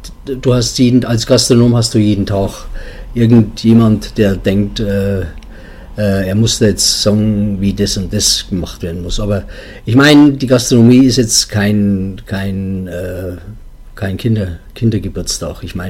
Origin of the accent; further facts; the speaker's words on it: Wunsiedel, Bavaria, Germany; Das war in Wunsiedel in meiner Heimatstadt.